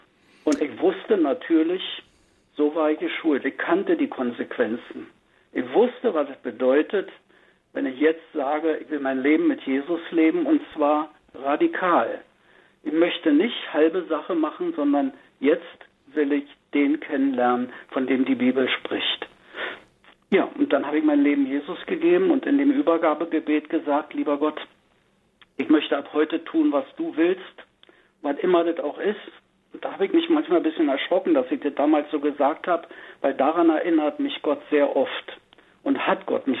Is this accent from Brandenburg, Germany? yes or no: yes; Brandenburg an der Havel, Brandenburg, Germany; now in Oranienburg, Germany; Ich stamme ja eigentlich aus der Stadt Brandenburg an der Havel.